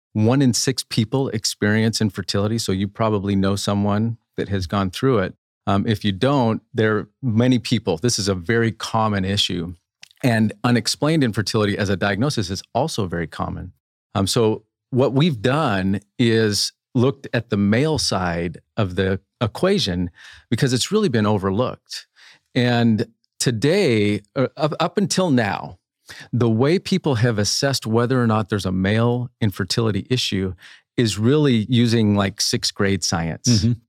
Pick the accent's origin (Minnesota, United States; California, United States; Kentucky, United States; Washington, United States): Washington, United States; Spokane; I grew up in Spokane, Washington, so a smaller, you know, metropolitan area.